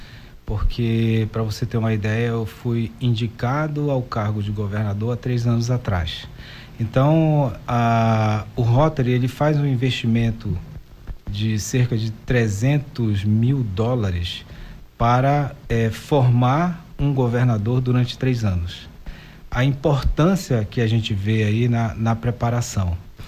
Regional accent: Belém, Pará, Brazil; Eu sou de Belém.

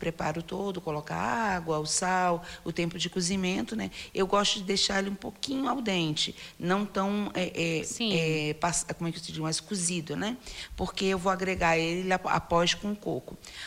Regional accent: Rio de Janeiro, Brazil; also born or lived in São Paulo; Eu sou uma carioca falsificada, né? Porque eu nasci em São Paulo, mas me criei no Rio de Janeiro.

